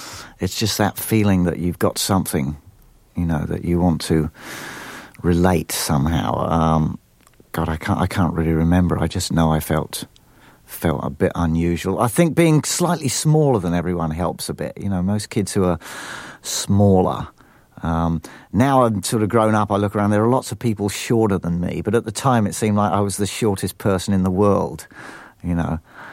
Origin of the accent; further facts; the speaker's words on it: Camberley, South East England, United Kingdom; also born or lived in London; I was born in London. I grew up in a place called Deep Cut, Camberley, Surrey, which is suburban country area, about 35 miles out of London.